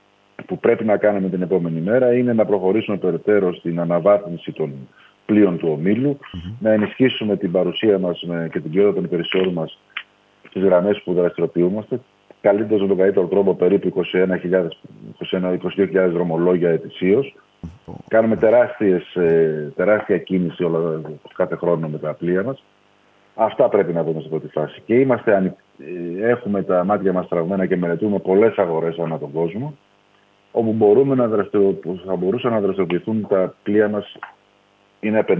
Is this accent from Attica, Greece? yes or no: no; Kefalonia, Ionian Islands, Greece; εγώ κατάγομαι από την Κεφαλονιά. Ναι. Από όταν γεννήθηκα ζούσα και γύρω μου έβλεπα ναυτικούς.